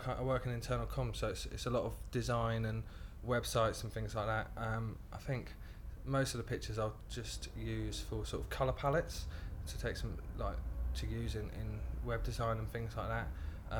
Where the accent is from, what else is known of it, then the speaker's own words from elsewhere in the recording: Bournemouth, South West England, United Kingdom; I'm 22 and I come from Bournemouth.